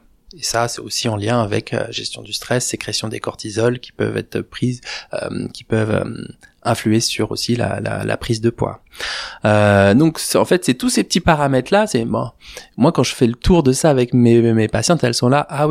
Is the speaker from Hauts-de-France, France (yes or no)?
yes; Hauts-de-France, France; Moi, je viens du Nord.